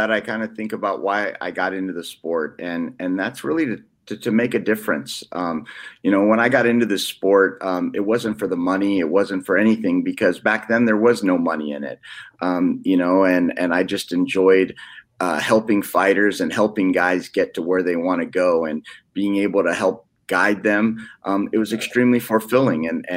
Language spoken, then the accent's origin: English; California, United States; No. I was born and raised in California.